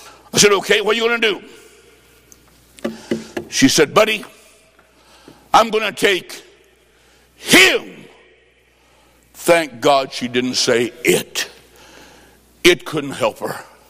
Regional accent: Illinois, United States; Ma'am, I'm from Illinois. Back there is 20 below.

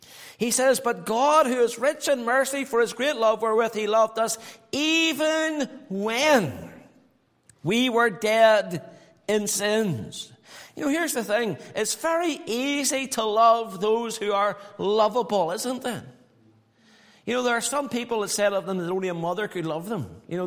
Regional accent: Northern Ireland, United Kingdom; growing up in Northern Ireland, we saw a lot of villains along the way.

